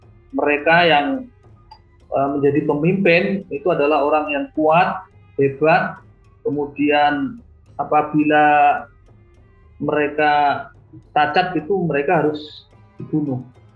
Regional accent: Kudus, Central Java, Indonesia; born there; Saya lahir di Kudus

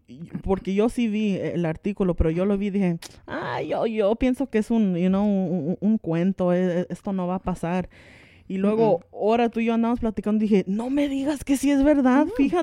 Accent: Mexico; si un grupo de gente se junta y somos mexicanos, luego estamos haciendo algo mal.

